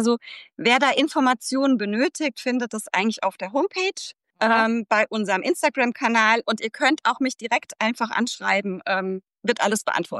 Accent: Hesse, Germany; ich habe zum Glück über Aschaffenburg den Weg zur ILCO gefunden, auch als Hessin.

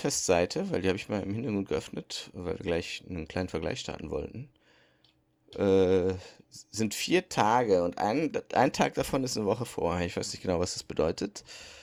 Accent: Düsseldorf, North Rhine-Westphalia, Germany; bei uns in Düsseldorf, so Philipshalle oder was.

